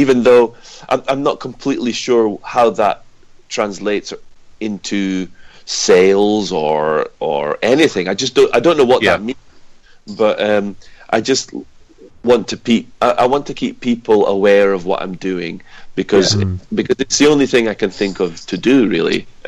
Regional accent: Aberdeen, Scotland, United Kingdom; It's just something that I grew up with. I'm from Aberdeen, you know.

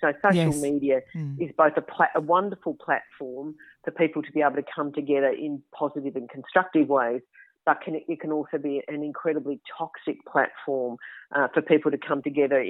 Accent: Melbourne, Victoria, Australia; In my hometown of Melbourne, we were locked down for months at a time.

